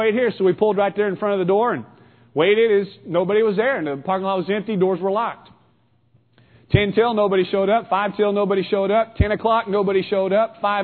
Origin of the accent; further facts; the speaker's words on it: Lebanon, Missouri, United States; And that was my hometown. You know, we knocked on every door several times a year.